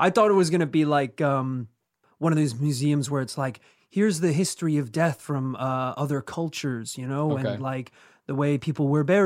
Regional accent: Northern Ireland, United Kingdom; where we grew up in Northern Ireland

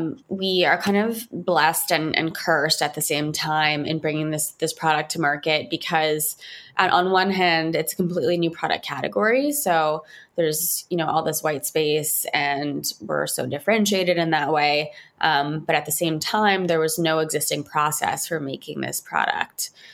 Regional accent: Montreal, Quebec, Canada; now in New York City, United States; I was born and raised in Montreal, which is actually separately a fantastic food city.

